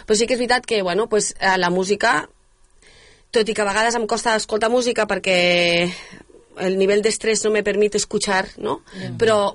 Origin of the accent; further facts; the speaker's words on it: El Vendrell, Catalonia, Spain; jo quan més conec el meu poble, més m'agrada. O sigui, quan més conec el Vendrell, més m'agrada el Vendrell.